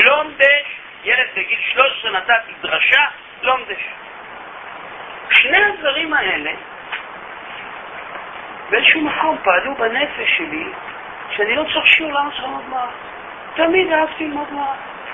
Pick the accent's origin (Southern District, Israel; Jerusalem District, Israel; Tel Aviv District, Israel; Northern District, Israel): Tel Aviv District, Israel; Tel Aviv; גדלתי במשפחה, מה שנקרא בתל אביב, מסורתית.